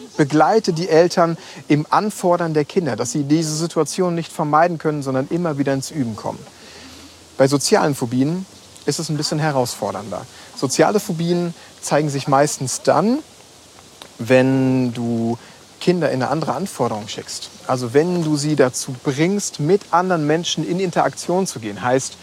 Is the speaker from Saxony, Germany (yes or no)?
no; Schwerte, North Rhine-Westphalia, Germany; nämlich nach Schwerte an die Ruhr in meine Heimatstadt.